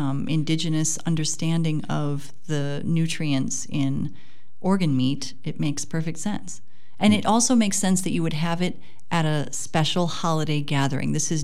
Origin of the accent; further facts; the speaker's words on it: DeForest, Wisconsin, United States; I might have been there, actually, growing up in DeForest.